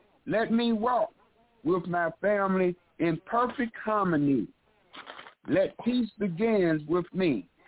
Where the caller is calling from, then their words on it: Chicago, Illinois, United States; here in Chicago, Illinois.